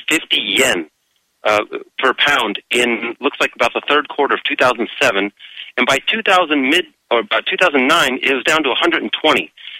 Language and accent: English; United States; now in Canada; I'm actually an American, but I live in Canada